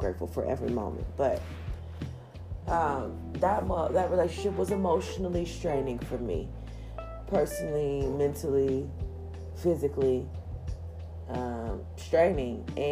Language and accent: English; the South, United States; I am a Southern girl, born and raised, okay, in the South. And being born and raised in the South, it gives you a whole other aspect on life.